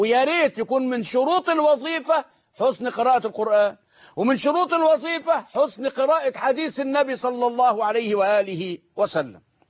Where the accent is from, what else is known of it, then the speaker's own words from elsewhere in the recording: Egypt; وبركز وبأكد على إجرام المجرمين في تلويث مياه النيل ومياه الطرع عندنا في مصر.